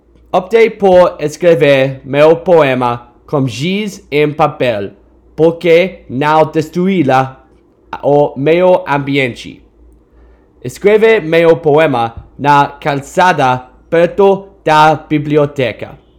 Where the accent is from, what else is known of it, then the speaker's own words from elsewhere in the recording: Sydney, New South Wales, Australia; now in New Haven, United States; I'm studying economics at Yale. I'm from Sydney, Australia, but live in New Haven.